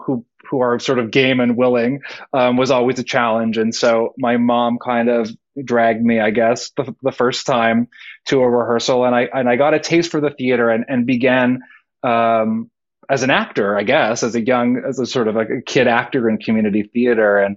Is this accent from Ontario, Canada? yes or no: yes; Ontario, Canada; So growing up outside of Toronto, I was always very involved in community theater.